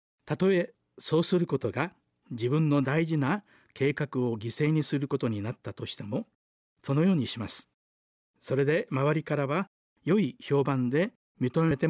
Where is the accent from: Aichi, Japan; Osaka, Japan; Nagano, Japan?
Osaka, Japan; moved away as an adult; 大阪で育った私ですが、日本各地を行き巡り40年ぶりに帰ってきました。20代の青年で大阪を巣立った私も、今はシニア世代も半ばです。